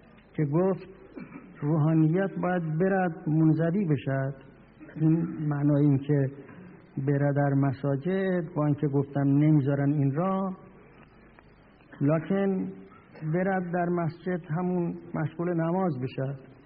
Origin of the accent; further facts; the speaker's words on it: Qom, Iran; من قوم رو میشناسم، من که تو قوم بزرگ شدم. من قبل از این که همه شما تقریبا متولد بشید آمدم قوم رو همون جام بودم و هستم.